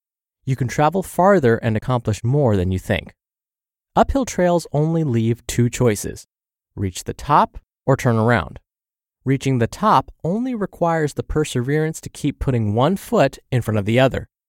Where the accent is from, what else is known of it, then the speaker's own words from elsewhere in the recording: South Dakota, United States; I could blame it on the fact that I grew up on the Great Plains of South and North Dakota.